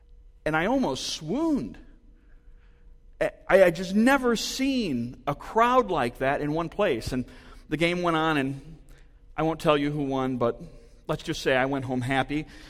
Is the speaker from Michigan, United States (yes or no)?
yes; Michigan, United States; Well, you need to know that I grew up in Michigan, and I grew up an avid Wolverine fan.